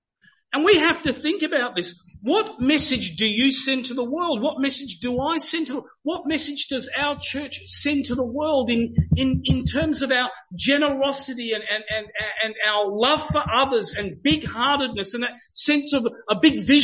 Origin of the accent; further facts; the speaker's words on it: Adelaide, South Australia, Australia; and of course I'm from Adelaide